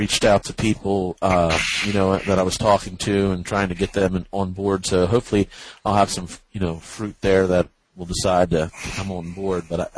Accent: Pennsylvania, United States; I'm Leicester County, pretty much the opposite corner

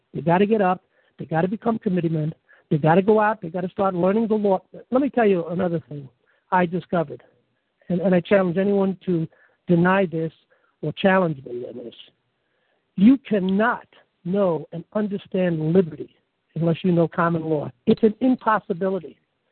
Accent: Bronx, New York, United States; I grew up in the Bronx. I knew a lot of cops. I hung out in a couple of bars that were cop bars.

